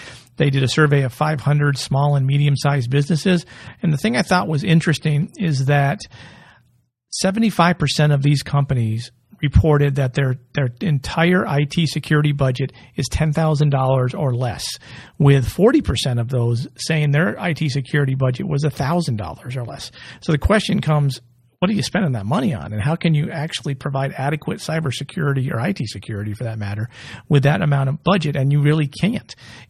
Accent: New York, United States; whenever I go anywhere outside of that area of the country and people say, where are you from? I say, New York. And they say, what part? I say, upstate.

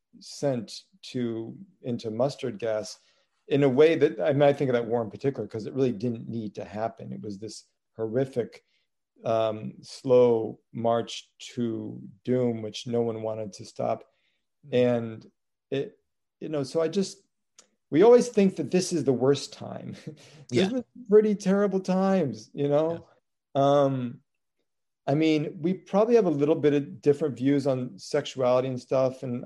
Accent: Nebraska, United States; I grew up in Nebraska. I didn't know any Black people.

